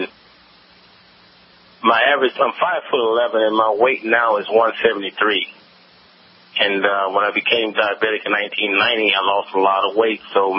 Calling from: Hillsboro, Texas, United States; also born or lived in Houston

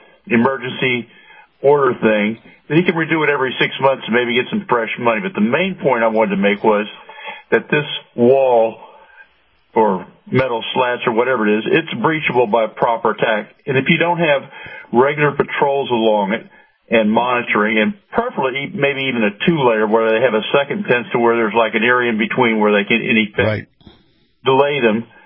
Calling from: Clearwater, Florida, United States; from Clearwater, Florida.

